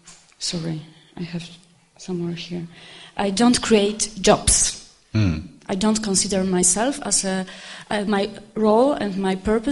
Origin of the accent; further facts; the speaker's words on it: Warsaw, Masovian Voivodeship, Poland; English is a second language; I come from Warsaw.